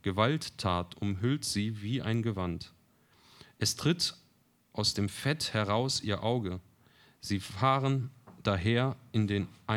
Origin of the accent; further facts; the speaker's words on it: North Rhine-Westphalia, Germany; Also ich komme aus Ostwestfalen und bin dann hier mal hergezogen.